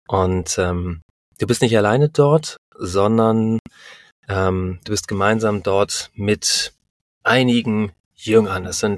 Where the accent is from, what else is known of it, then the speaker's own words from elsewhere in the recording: Northern Germany, Germany; Für mich als Norddeutscher ein wunderbarer Geschmack.